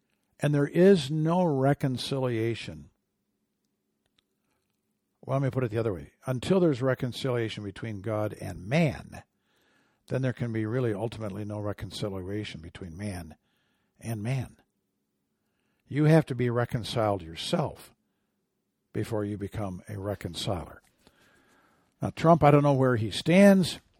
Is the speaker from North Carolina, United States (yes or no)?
no; Arizona, United States; so from my home state of Arizona